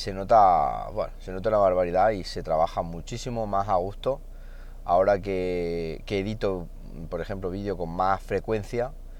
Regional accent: Andalusia, Spain; Ya sabéis que yo soy de la Sierra de Segura, de allí de Jaén.

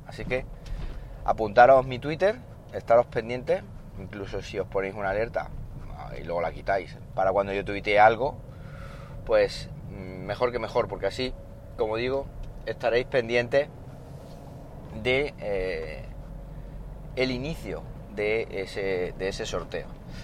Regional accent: Siles, Andalusia, Spain; now in Linares, Spain; arrepiente uno más de vivir aquí en Linares porque, Dios mío, con lo fresquito que debe estarse en Siles, mi pueblo

